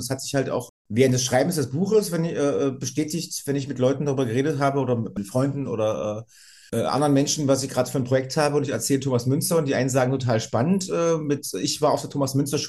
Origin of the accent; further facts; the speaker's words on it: Germany; Also ich komme aus der DDR, das ist vielleicht schon nochmal vielleicht wichtig zu erwähnen.